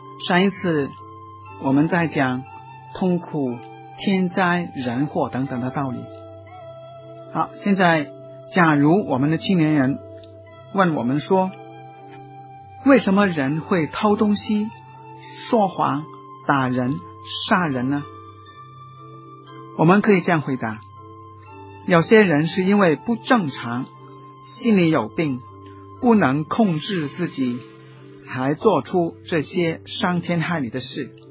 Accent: Guangdong, China; 就是我们广东人说，有头发的人不愿意做兔子

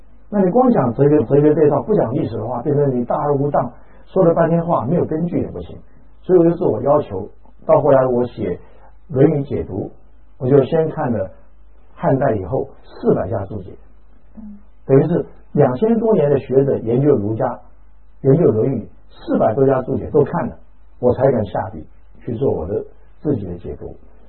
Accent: Taiwan; 我说我是台湾来的，但是我确实不知道今天什么日子

